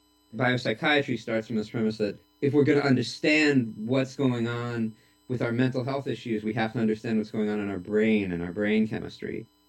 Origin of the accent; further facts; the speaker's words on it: New York City, New York, United States; I'm going to be 50 years old in a couple months, and I grew up in New York City and was part of the punk scene there starting when I was 14